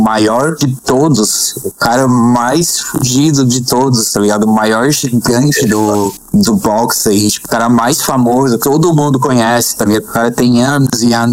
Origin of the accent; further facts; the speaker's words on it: Tubarão, Santa Catarina, Brazil; Cara, eu sou do sul. Eu sou de Santa Catarina. Do interior de Santa Catarina, mano.